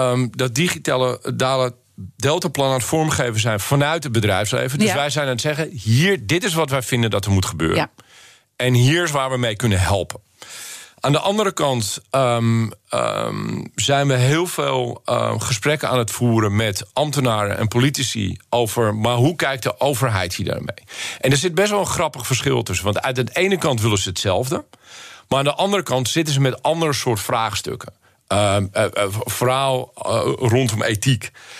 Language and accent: Dutch; Broek in Waterland, North Holland, Netherlands; now in Amsterdam, Netherlands; Ik ben opgegroeid in Broek en Waterland. Ik mocht het huis uit van mijn moeder op mijn 18e. Nou, ik heb er nog één dag langer over gedaan en ik ben zo snel mogelijk naar Amsterdam gekomen.